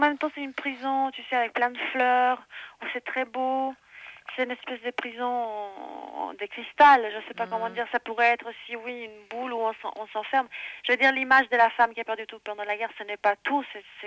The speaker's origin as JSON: {"language": "French", "country": "Chile", "said": "déjà, je viens de Chili, où c'est un pays où on a vécu quand même."}